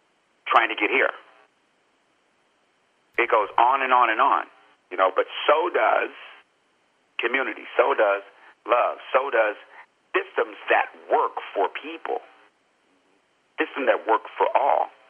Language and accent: English; United States; And when I say our fellow American, me being an American, and then you go dash African American